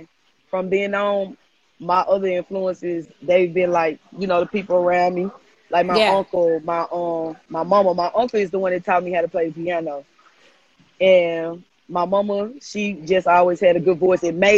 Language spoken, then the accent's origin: English; Memphis, Tennessee, United States; Don't get me wrong. I love my city. Don't get me wrong. But if you're not from there, you really not going to understand us.